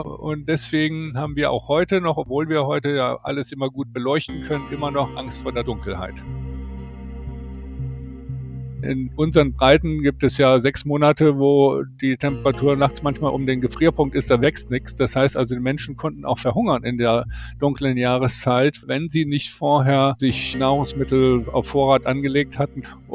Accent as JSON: {"language": "German", "country": "Germany", "said": "Das machen wir ja als Deutsche auch"}